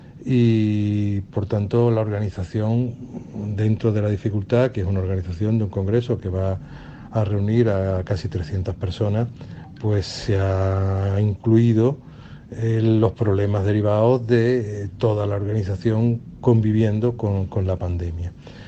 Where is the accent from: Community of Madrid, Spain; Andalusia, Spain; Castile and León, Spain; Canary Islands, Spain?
Andalusia, Spain; Málaga; la alegría como cofrade malagueño todavía es mucho mayor